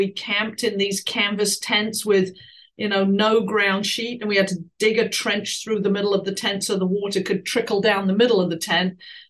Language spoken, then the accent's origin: English; England, United Kingdom; I grew up in England.